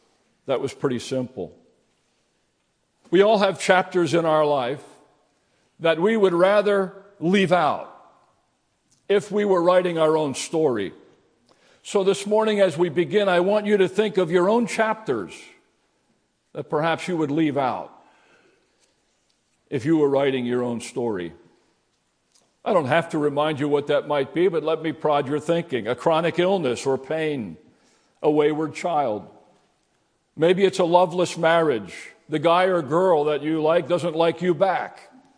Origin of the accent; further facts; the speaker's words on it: Emmaus, Pennsylvania, United States; also born or lived in Newark; I grew up in Emmaus, Pennsylvania, next to Allentown up there, but spent a good bit of my life in Newark.